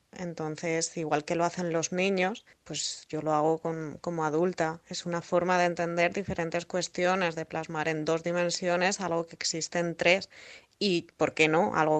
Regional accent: León, Castile and León, Spain; born there; now in Valencia, Spain; vivo en Valencia desde hace unos 4 años, pero nací en León.

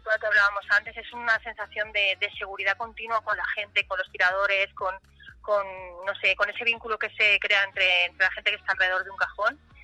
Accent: Paterna, Valencian Community, Spain; Mi pueblo, Paterna y las fallas de Valencia.

